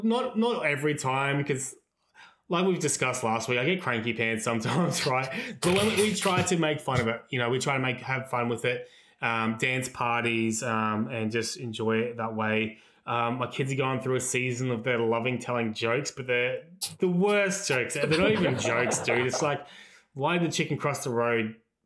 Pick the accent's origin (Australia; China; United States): Australia; Queensland; now in Victoria, Australia; I'm in Victoria and it's like, all right, I'm like going to the water, but I grew up in Queensland and I live in Victoria.